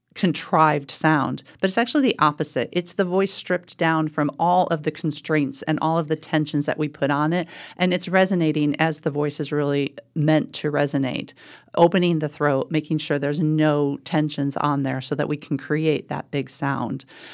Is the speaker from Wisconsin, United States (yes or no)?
no; St. Charles, Illinois, United States; I grew up in the Chicagoland area in a little town called St. Charles, Illinois.